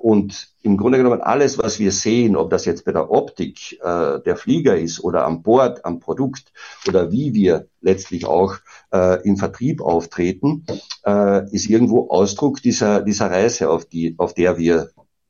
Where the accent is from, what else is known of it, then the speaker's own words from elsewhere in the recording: Austria; now in Frankfurt, Germany; ich bin ja als Österreicher hier in Frankfurt so ein bisschen unschuldig in dieses Thema reingeschlittert